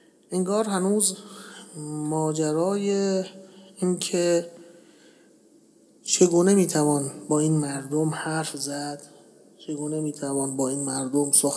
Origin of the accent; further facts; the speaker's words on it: Iran; ما ایرانیم، اینها اقوام ایرانی هن.